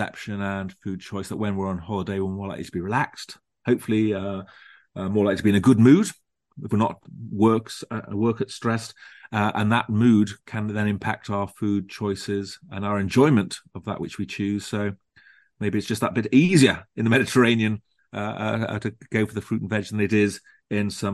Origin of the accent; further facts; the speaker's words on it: Leeds, Yorkshire and the Humber, United Kingdom; It's just a shame that, I'm from Leeds, so I'm not far from the rhubarb triangle. Maybe it's my regional route speaking